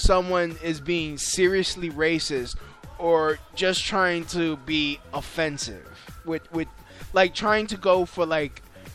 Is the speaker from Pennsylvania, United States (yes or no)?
no; Williamsburg, New York, United States; because I'm from Williamsburg.